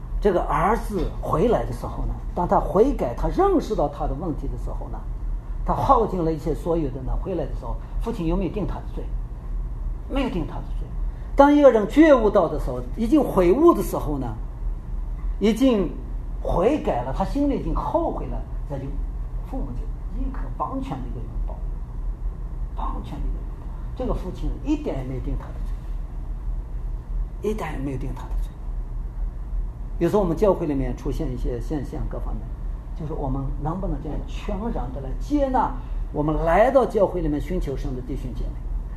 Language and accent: Chinese; China; 我们中国人最熟悉的一个故事，从小学的，叫做拔苗助长